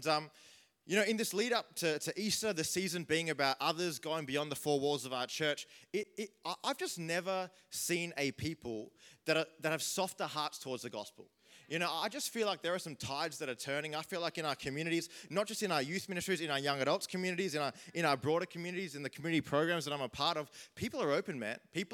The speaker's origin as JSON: {"language": "English", "town": "Sydney", "region": "New South Wales", "country": "Australia", "tie": "born or raised there", "said": "Now, I grew up in Sydney and I went to a church that had quite a large auditorium."}